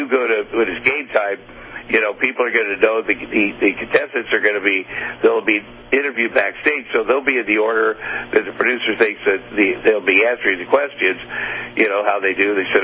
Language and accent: English; Ottumwa, Iowa, United States; I grew up in Ottumwa, Iowa.